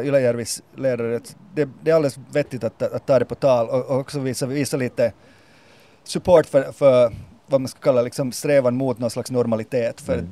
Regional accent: Denmark; Jag kom från Danmark

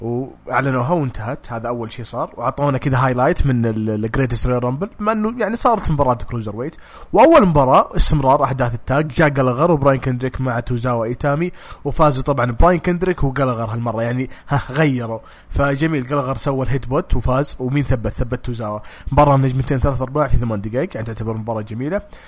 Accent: Saudi Arabia; عندنا في السعودية العمدة عمدة حي

